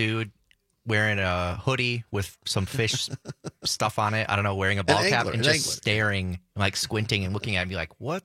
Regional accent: Manitowoc, Wisconsin, United States; And they'd be like, where are you from? And I'd say, Manitowoc, Wisconsin.

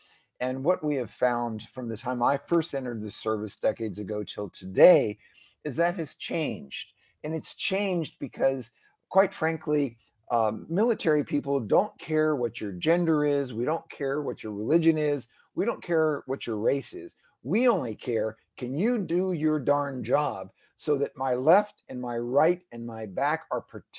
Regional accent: Virginia, United States; to include in my home state of Virginia

